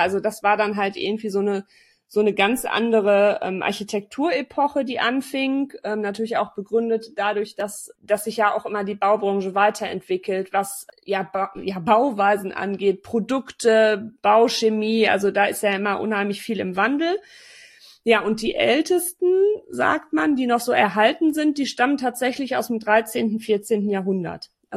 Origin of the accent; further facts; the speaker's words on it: North Rhine-Westphalia, Germany; Bei uns im Sauerland